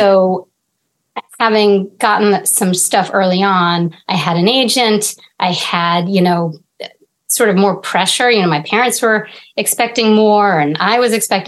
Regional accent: Medford, Massachusetts, United States; also born or lived in New York / New Mexico / California; Yeah, so I grew up in Medford and I went to college in Cambridge and then moved to New York, New Mexico, California, and then back to Massachusetts.

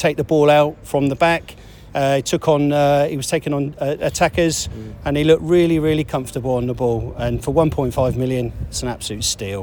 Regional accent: Reading, South East England, United Kingdom; I mean, I'm from Reading, and 50 years next month, April 75 was my first game at Old Trafford. I was 15.

